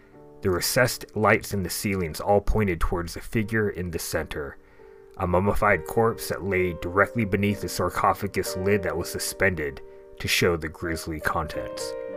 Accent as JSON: {"language": "English", "town": "Stockton", "region": "California", "country": "United States", "tie": "born or raised there", "said": "I grew up in Stockton, California, and in an attempt to get me interested in history, my mom would occasionally take me to the Hagen Museum"}